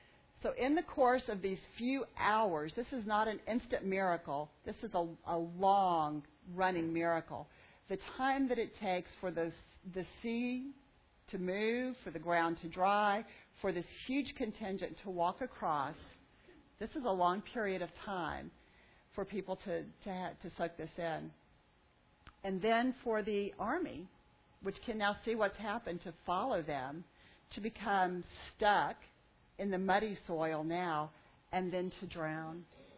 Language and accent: English; Hebbronville, Texas, United States; also born or lived in La Feria; little backwater South Texas town in the 1960s. Between my fifth and sixth grade year, my family and I moved from Hebronville to a town in the valley called Laferia.